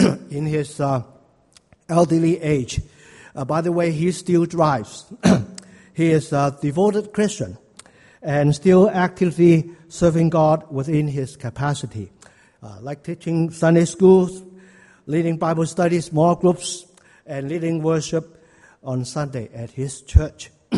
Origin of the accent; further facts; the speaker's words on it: Hong Kong; accent: Hong Kong; first language Cantonese; English is a second language; now in Canada; having lived in Canada for more than two-thirds of my life, but still find myself dreaming mostly in my mother tongue, which is Cantonese, and speaking English with a noticeable Hong Kong accent and tone.